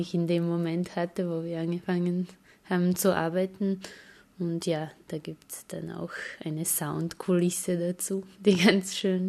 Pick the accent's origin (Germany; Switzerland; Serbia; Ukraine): Serbia; Belgrade; das Radio war auch eigentlich sehr wichtig für mich in den 90ern in Belgrad, wo ich aufgewachsen bin